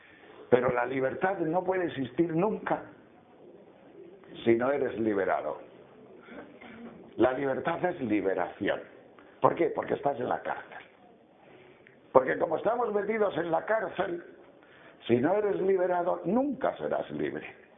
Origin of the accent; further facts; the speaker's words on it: León, Castile and León, Spain; porque yo, como soy de León, he nacido en un prado debajo de una vaca.